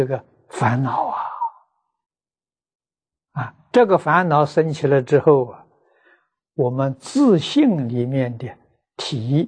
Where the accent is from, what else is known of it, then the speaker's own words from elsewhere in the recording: China; 我们中国人讲80岁80岁走的